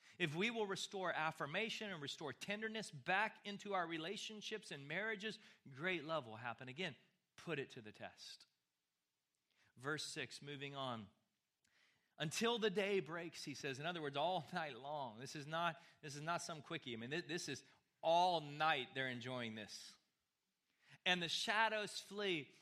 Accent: Texas, United States; Now again, growing up in West Texas, the hunting culture, we understand baby deer.

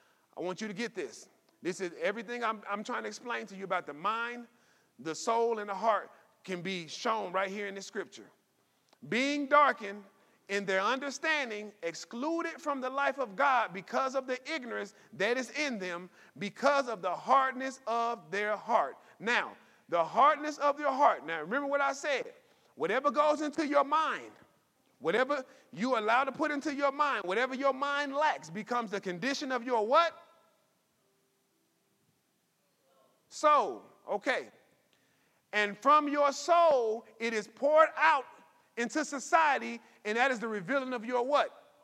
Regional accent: United States; me being an American, born in America, living in America my entire life

